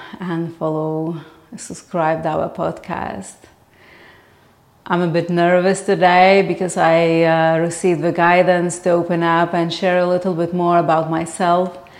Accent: Lithuania; I grew up in Lithuania, which is a small Baltic country

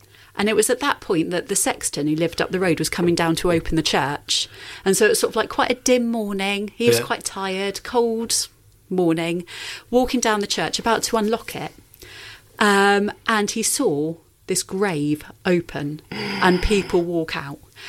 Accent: Bryston, United Kingdom; A little bit of the north, but I grew up in Bryston.

